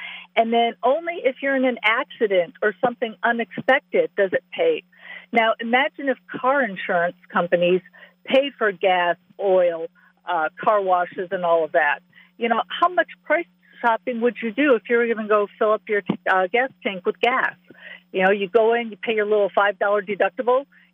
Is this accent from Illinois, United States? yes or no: yes; Grayslake, Illinois, United States; moved away as an adult; also born or lived in Libertyville; Ironically, I was born in a city called Libertyville, so that was very fitting. But I grew up in Grays Lake, so we're neighbors.